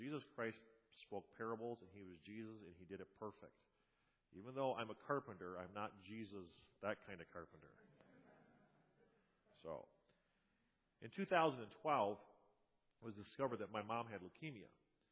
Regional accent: United States; Now, I'm an American. I bleed red, white, and blue.

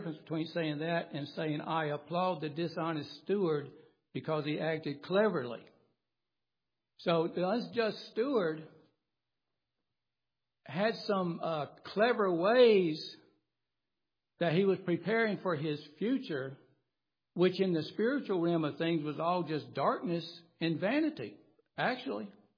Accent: Phenix City, Alabama, United States; when I grew up in Phoenix City, Alabama, there was a Golden Rule Cafe.

